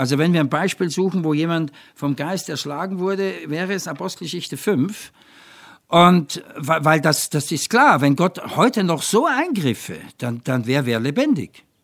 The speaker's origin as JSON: {"language": "German", "region": "Vienna", "country": "Austria", "said": "ich bin ja Wiener, ne?"}